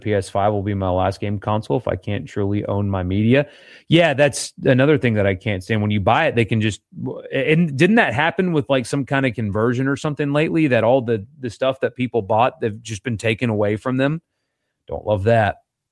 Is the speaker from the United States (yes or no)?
yes; United States; Give it to me now. You know, I'm an American. I want it right now.